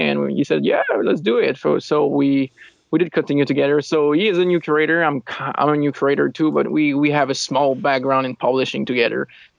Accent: Quebec, Canada; English is a second language; I'm from Quebec. It's the French-Canadian place in Canada, and we got like a winter that is like 8 months long.

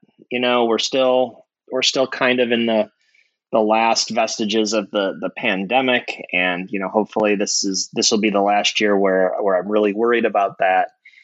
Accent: Midwest, United States; now in Seattle, United States; it's my tie to the Midwest, which is where I'm from originally.

